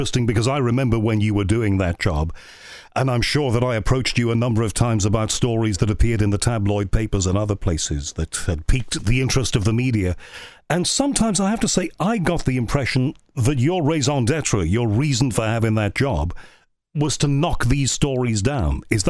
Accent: United Kingdom; But I know that some of you do not like me as a Brit constantly harping on about the weather.

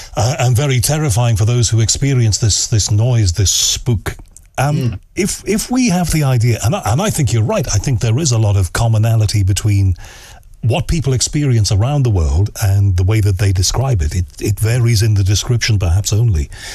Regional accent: Liverpool, North West England, United Kingdom; I'm from Liverpool, so we're all a bit Irish in Liverpool. I've got, you know, some Irish ancestry, a bit of Welsh in there. Nothing much English

